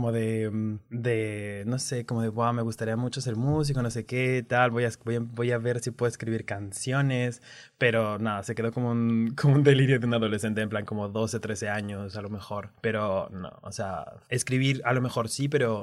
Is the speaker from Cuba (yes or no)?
no; Mexico; moved away as an adult; now in Spain; Soy mexicano, estudié biología. Me mudé a España para hacer el máster, el doctorado.